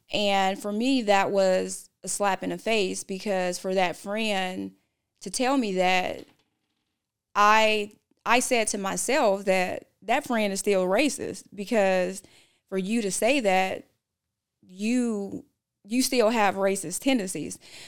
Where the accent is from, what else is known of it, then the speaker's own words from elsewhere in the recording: Mississippi, United States; that's what I have to say as far as a person growing up in Mississippi. I knew that I was not, it was not destined for me to stay in Mississippi.